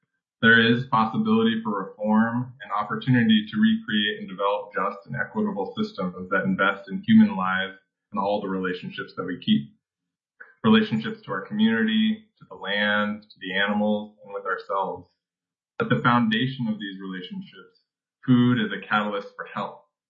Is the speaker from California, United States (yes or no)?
no; Fairbanks, Alaska, United States; now in Anchorage, United States; I'm from Fairbanks, Alaska. I'm a tribal member of Mtapsa Traditional Council. Today, I'm calling in from Anchorage, Alaska, on Dena'ina land.